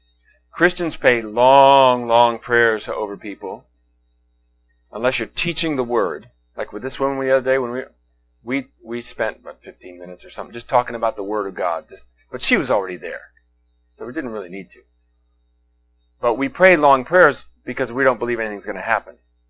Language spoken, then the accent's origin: English; Nashville, Tennessee, United States; I'm from Nashville. That's where I live at the moment.